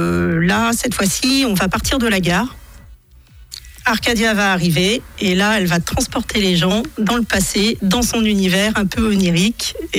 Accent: Île-de-France, France; Moi, je viens de Seine-et-Marne. Moi, je viens de Seine-et-Marne.

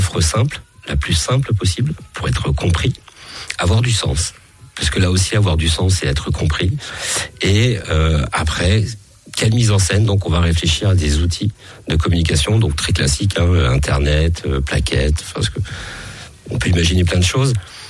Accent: Nevers, Bourgogne-Franche-Comté, France; parce que je suis originaire de Nevers.

